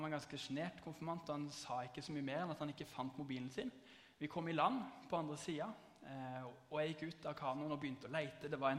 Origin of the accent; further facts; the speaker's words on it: Arendal, Agder, Norway; now in Lyngdal, Norway; Jeg født og oppvokst i Arendal by og i Arendal misjonskirke. Og det mange kjente fjes her, og det godt. Men de siste to årene så har jeg bodd i Lyngdal og jobbet som ungdomspastor der.